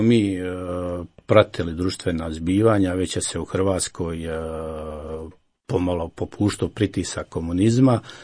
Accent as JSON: {"language": "Croatian", "town": "Crvenice", "region": "Federation of Bosnia and Herzegovina", "country": "Bosnia & Herzegovina", "tie": "born or raised there", "moved": "as an adult", "said": "kad je iz mog sela, odakle sam ja, Crvenice, pokraj Tomislavgrada"}